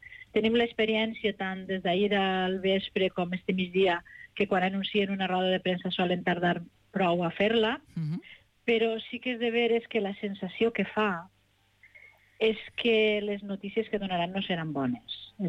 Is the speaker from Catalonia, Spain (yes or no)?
no; Balearic Islands, Spain; Soc d'ací, soc de Menorca